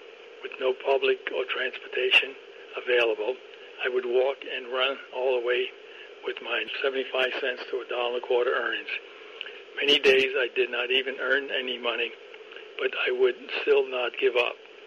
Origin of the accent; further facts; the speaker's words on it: Mount Vernon, New York, United States; born there; Number two, I was born in August of 1929, just outside New York City limits in Mount Vernon.